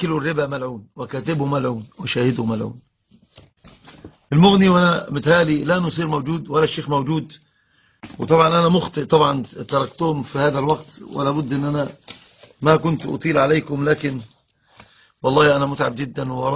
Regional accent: Egypt; والصعيد عندنا في مصر أكثر الناس يفعلون هذا الباب

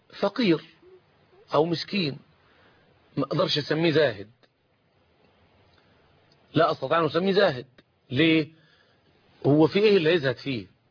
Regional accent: Egypt; تباع عندنا في مصر

